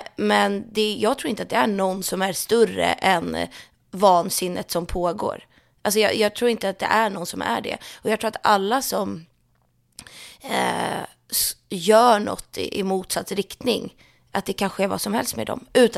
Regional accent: Sweden; now in North America; för det är många svenskar som pratar om det här hemma i Sverige, här borta i Nordamerika.

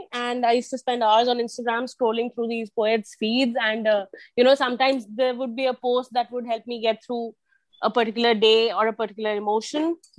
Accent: India; from India.

